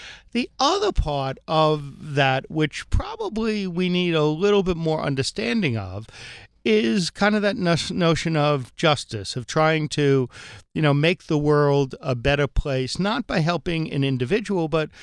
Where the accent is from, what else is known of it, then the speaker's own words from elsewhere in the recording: Bronx, New York, United States; I'm from the Bronx too.